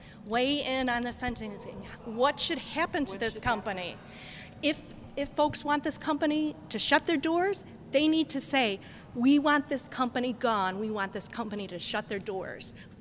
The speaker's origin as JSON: {"language": "English", "town": "Kenmore", "region": "New York", "country": "United States", "said": "and I'm from Kenmore, Tonawanda area"}